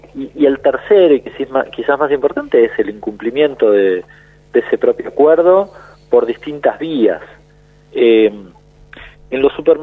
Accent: San Martín, Buenos Aires Province, Argentina; ayer me llamó un periodista de San Martín, yo soy de San Martín

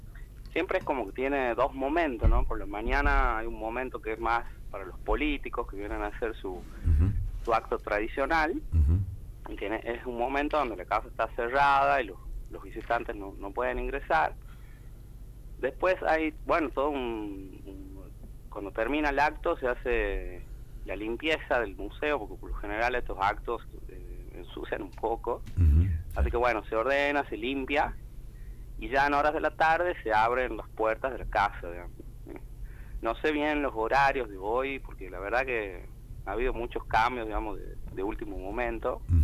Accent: Argentina; como argentinos.

